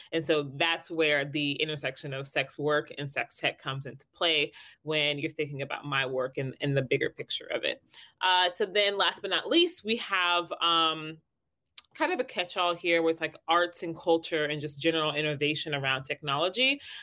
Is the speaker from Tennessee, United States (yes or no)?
no; Kansas City, Missouri, United States; now in New York, United States; I am actually from Kansas City, Missouri, which is interesting because that's where Lauren and I met. And I've been in New York for a while